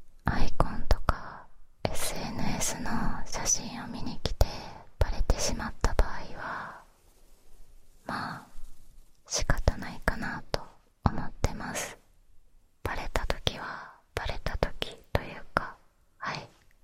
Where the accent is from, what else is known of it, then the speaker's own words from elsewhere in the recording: Fukuoka, Japan; 出身は福岡県です。